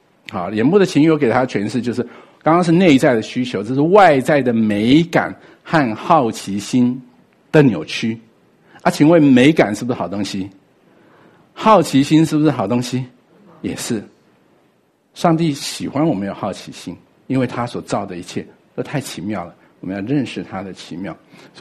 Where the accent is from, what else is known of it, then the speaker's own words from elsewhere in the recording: Taiwan; 我们从台湾来看他好多年没见面了